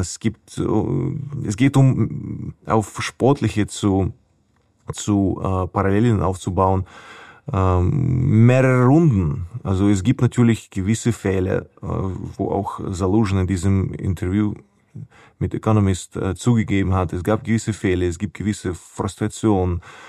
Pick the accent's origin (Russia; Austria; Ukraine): Ukraine; German is a second language; wir als Ukrainer